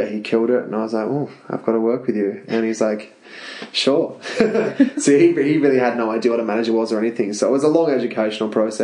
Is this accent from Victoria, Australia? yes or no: no; Tasmania, Australia; I'm from Tassie. I know what the country's like. My parents live on a 180 acre farm.